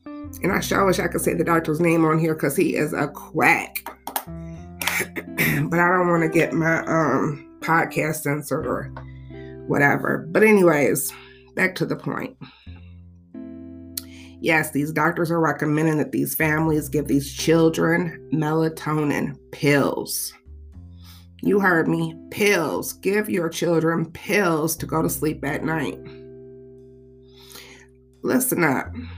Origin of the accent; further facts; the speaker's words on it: Michigan, United States; I'm from Michigan, and I've been teacher for 20-plus years.